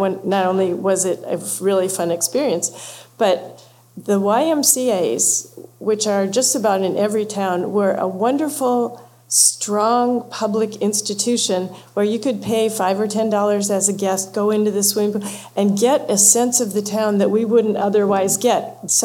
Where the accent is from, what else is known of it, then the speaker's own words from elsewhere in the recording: Ohio, United States; Well, I grew up on Lake Erie in Ohio.